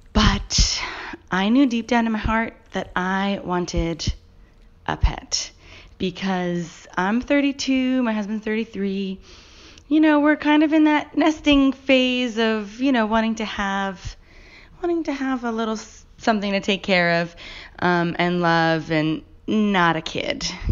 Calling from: Brooklyn, New York, United States; also born or lived in Australia; I'm calling from Brooklyn, New York.

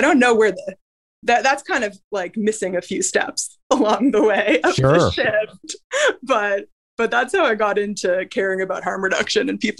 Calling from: Toronto, Ontario, Canada; I'm calling from Toronto.

